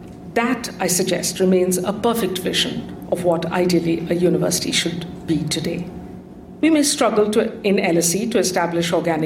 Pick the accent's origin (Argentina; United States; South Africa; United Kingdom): United Kingdom; London; And as a Londoner, the London Underground inspires me every day as a space for civic cultivation.